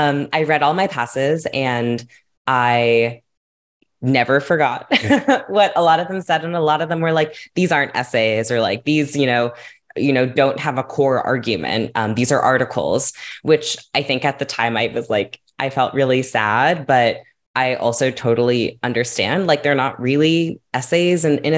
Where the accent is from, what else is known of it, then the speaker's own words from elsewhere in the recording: California, United States; Like, I grew up in California. I got to see a lot of tide pools when I was younger.